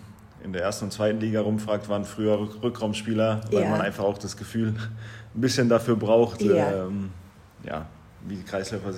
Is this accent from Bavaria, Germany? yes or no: no; Baden-Württemberg, Germany; also born or lived in Switzerland; deswegen bin ich in der Schweiz geboren, aber habe natürlich keinen Schweizer Pass, weil ich mein ganzes Leben lang in Deutschland gewohnt habe und auch aufgewachsen bin.